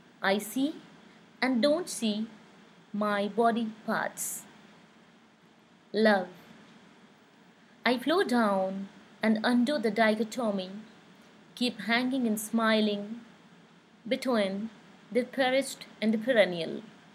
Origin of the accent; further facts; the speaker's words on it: India; from India.